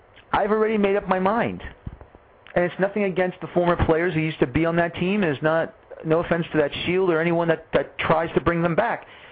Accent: New York City, New York, United States; growing up in the Bronx, we went to the Cosmos games.

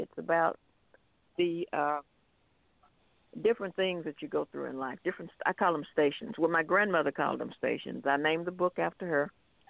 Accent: Fort Worth, Texas, United States; I'm from Texas. I'm a Texas native, born and bred right here in Texas. I graduated from high school here in Fort Worth, at Dunbar High School.

